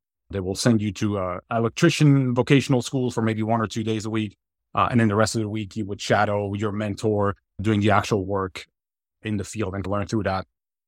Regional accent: Zurich, Switzerland; born and raised in Switzerland. I grew up a little bit outside of the city limits of Zurich in a small town.

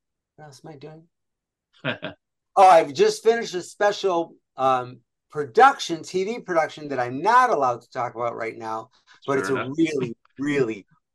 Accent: Rochester, New York, United States; Growing up in Rochester, New York in the 60s and 70s.

